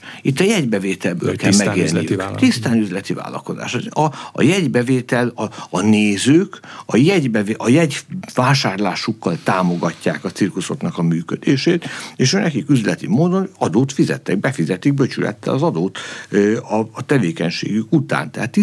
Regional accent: Hungary; és van egy világszövetség, amelyben szintén ott vagyunk, mint magyarok.

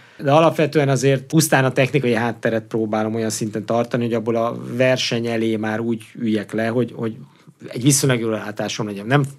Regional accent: Hungary; azt kell mondjam, hogy magyarként tényleg, ha kimegyünk egy ilyen helyszínre

